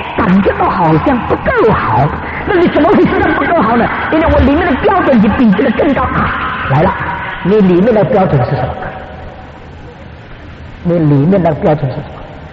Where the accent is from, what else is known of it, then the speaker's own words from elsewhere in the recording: China; 我们中国人的宋朝的臣子就有这样的思想